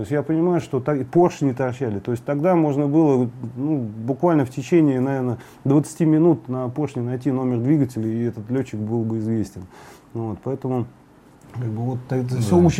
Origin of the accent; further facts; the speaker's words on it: Saint Petersburg, Russia; Начинал я, понятно, что я и родился, и начинал в Ленинграде, конечно, было давно.